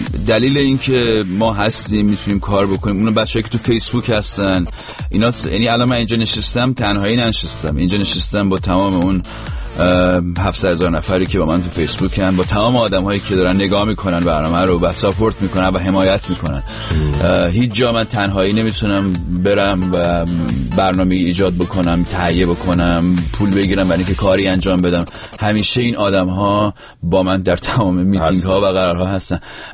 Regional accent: Rasht, Gilan, Iran

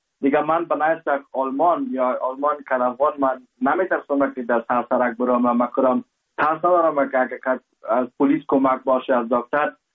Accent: Afghanistan; now in Germany

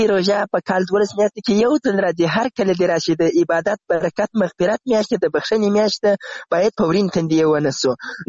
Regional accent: Zabul, Afghanistan; now in Ghazni, Afghanistan

